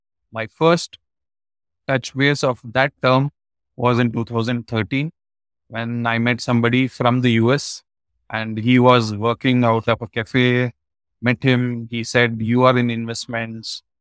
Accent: Bangalore, Karnataka, India; I am from Bangalore in India. Born and brought up in Bangalore

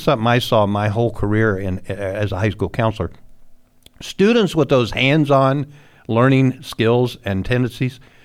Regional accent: Tarkio, Missouri, United States; I was a school counselor at that time, and I was from Tarkio

